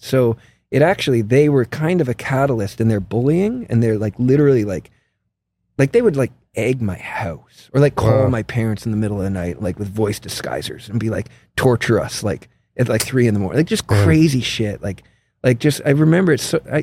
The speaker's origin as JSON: {"language": "English", "town": "Ajax", "region": "Ontario", "country": "Canada", "lives_now": "Manhattan, United States", "said": "living in this cool apartment in Manhattan. Like I'm from Ajax."}